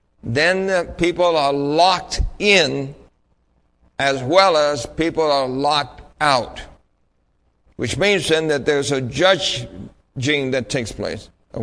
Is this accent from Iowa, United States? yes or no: no; New York City, New York, United States; If you were like myself growing up in New York City as a little boy, watching cartoons all the time